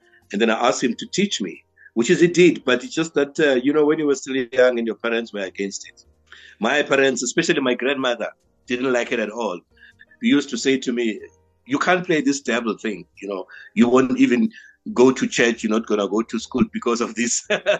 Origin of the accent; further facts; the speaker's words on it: Queenstown, Eastern Cape, South Africa; born there; now in Cape Town, South Africa; I moved to Cape Town because I was born in Queenstown, a small little town in the Eastern Cape, right? We have a family in Cape Town.